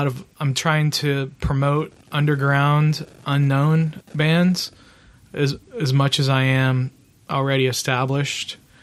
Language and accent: English; Texas, United States; I'm from Texas.